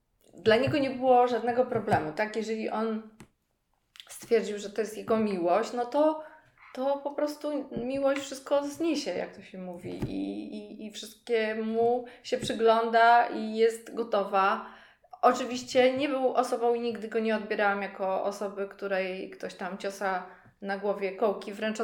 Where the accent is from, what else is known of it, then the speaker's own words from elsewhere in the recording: Warsaw, Masovian Voivodeship, Poland; born there; no bo pamiętajmy, że ja się urodziłam w Warszawie